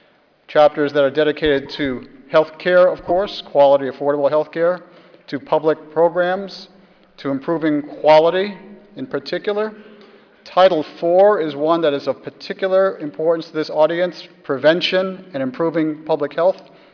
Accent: Massachusetts, United States; I'm from Massachusetts, and I'm very proud to see how Massachusetts passed health reform in 2006

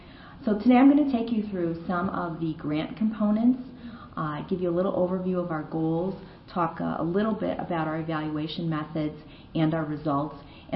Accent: Chicago, Illinois, United States; And also, I just want to say I'm really excited to be here since Chicago is my hometown.

